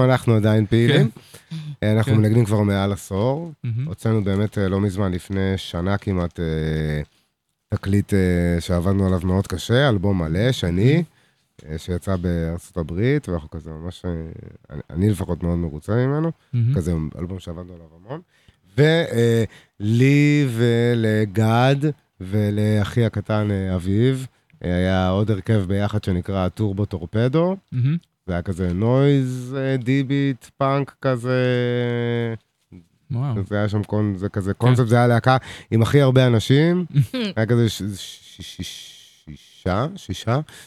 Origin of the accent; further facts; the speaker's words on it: Rosh HaAyin, Central District, Israel; אני במקור מראש העין, שזה מקום מדהים, ממש.